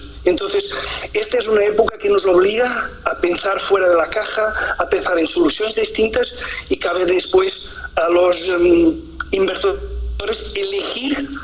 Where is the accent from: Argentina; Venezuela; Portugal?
Portugal; Lisbon; Yo soy portugués, soy de Lisboa.